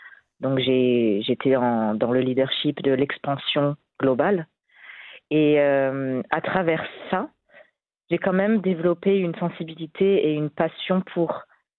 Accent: France; born there; also born or lived in Libya; je suis née en France de père marocain et de mère réunionnaise de l'île de la Réunion dans l'océan Indien. Et j'y suis restée pendant 3 ans. Et après, on a déménagé en Libye pendant 3 ans. Puis de retour en France pour 6 ans.

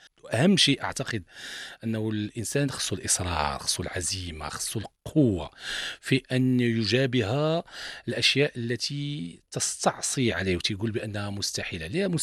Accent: Morocco; بلهجتنا المغربيه، بتعبيراتنا المغربيه

